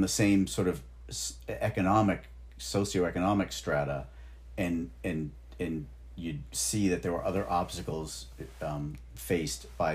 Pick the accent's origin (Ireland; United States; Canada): Ireland; I'm Irish.